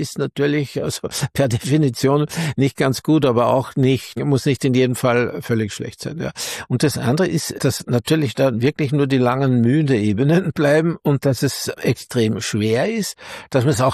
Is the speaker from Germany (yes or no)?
no; Salzburg, Austria; born or raised there